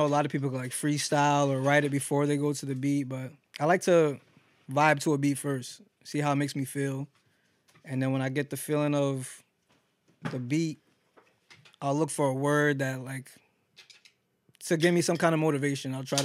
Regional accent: Yonkers, New York, United States; I was born in Yonkers. I was on Riverdale for a long time. And then I migrated.

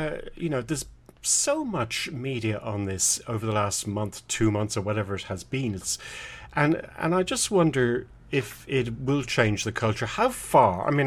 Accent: Ireland; now in Australia; I'm from Ireland. I don't know if that matters or not. We both live in Australia.

